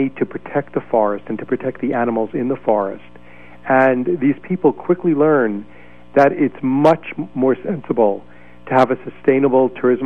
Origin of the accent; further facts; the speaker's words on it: Oakland, California, United States; you could just say, I'm from San Francisco, or in my case, I'm from Oakland.